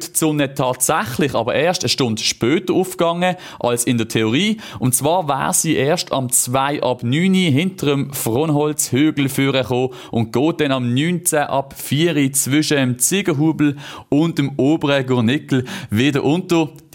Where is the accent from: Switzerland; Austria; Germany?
Switzerland; Aber bei uns in der Schweiz mit all diesen Hügeln und Bergen gibt es da natürlich grosse Unterschiede.